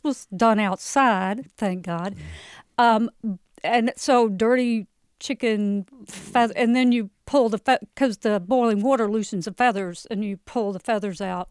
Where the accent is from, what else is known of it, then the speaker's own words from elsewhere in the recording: Durham, North Carolina, United States; North Durham. Well, it was, we were very working class.